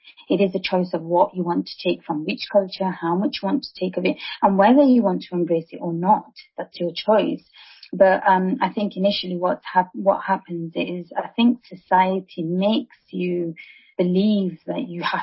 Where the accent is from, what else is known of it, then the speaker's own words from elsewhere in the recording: United Kingdom; So, yes, I am British and I am Indian as well.